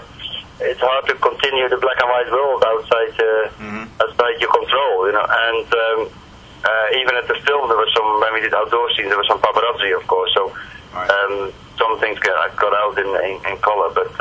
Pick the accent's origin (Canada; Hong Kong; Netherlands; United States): Netherlands; English is a second language; But the DP was German, and I'm from Holland, and they're both very visually strong countries, whereas England really isn't, I feel.